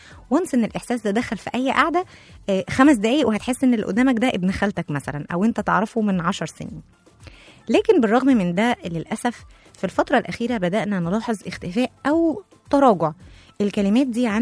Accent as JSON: {"language": "Arabic", "country": "Egypt", "said": "لأن هي بصراحة حالة جديدة علينا إحنا كمصريين. يعني إحنا مجتمعنا عشري وودود بطبعه"}